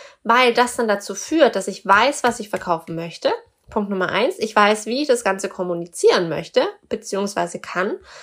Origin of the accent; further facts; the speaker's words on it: Augsburg, Bavaria, Germany; ich bin sogar geboren in Augsburg. Also es ist meine Heimatstadt in dem Sinne, auch wenn ich nicht lange in Augsburg direkt gewohnt habe, aber im Umkreis.